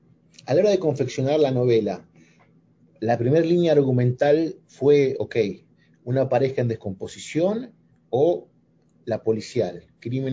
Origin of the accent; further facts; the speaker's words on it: Argentina; como veíamos en mi país, también un poco recordé, ¿no? Argentina